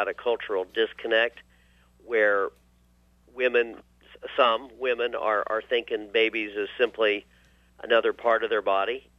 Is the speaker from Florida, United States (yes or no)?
no; Montana, United States; now in Keithville, United States; I guess I'm from Montana. I live in Keithville.